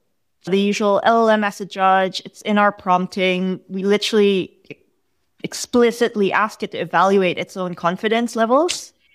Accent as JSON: {"language": "English", "country": "Australia", "said": "I'm Australian, but I heard it's messy."}